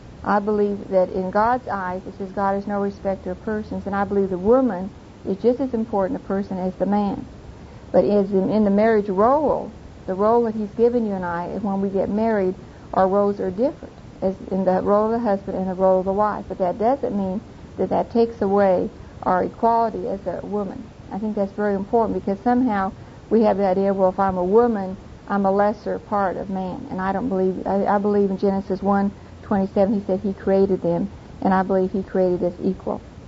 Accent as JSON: {"language": "English", "town": "Oklahoma City", "region": "Oklahoma", "country": "United States", "said": "from Oklahoma City, and tonight we're going to be talking about the role of the wife."}